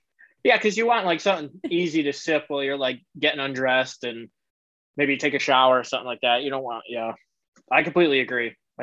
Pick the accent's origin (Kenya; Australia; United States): United States; Meriden, Connecticut; I grew up here in Connecticut in a town called Meriden, which is it's about 20 minutes outside of Hartford in New Haven.